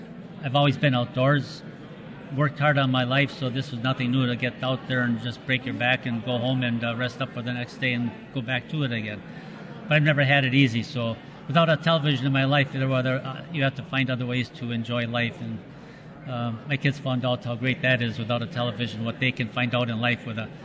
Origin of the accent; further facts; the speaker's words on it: Ironwood, Michigan, United States; I was born in Ironwood, Michigan, part of the mining community, not as big as the Iron Range up there in Minnesota